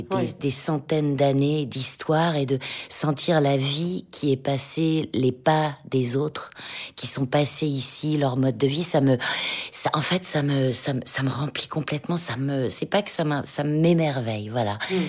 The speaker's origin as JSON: {"language": "French", "country": "France", "said": "et c'était tellement chic et tellement un plaisir d'arriver en tant que Française sur ce tapis rouge"}